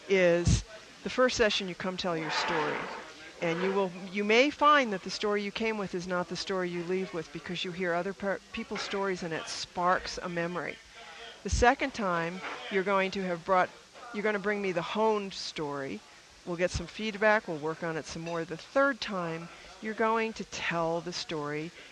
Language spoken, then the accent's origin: English; New England, United States; I mean, you and I grew up in New England, where I'm not even sure how people made it with all that plaid and polar fleece.